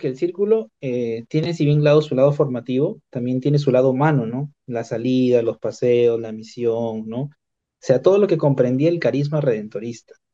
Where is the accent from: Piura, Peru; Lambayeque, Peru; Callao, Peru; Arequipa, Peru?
Piura, Peru; Bueno, yo soy natural de Piura, ¿no?